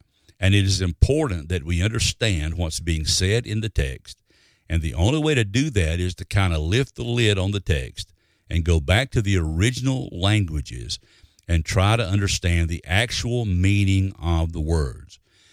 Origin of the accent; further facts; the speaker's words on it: Alabama, United States; Now, when I was growing up in Alabama, I know what fetch means because they were always telling me to fetch this or fetch that.